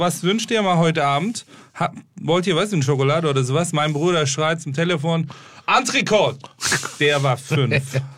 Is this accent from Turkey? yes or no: yes; Aegean coast, Turkey; German is a second language; Also ich bin sehr in Verbindung mit dem Meer aufgewachsen. Auch mein Vater hatte Schiffe und. Ich habe sehr viel Zeit in der Ägäischen Küste verbracht. Mit meinem Großeltern, meine Eltern in Istanbul gearbeitet haben.